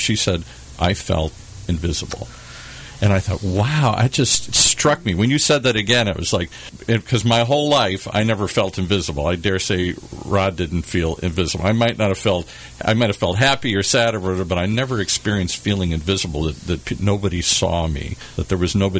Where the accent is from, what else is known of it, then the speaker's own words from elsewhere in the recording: Midwest, United States; now in California, United States; but I'm still a Midwesterner at heart here, and I come out to California, everybody wants to hug you all the time.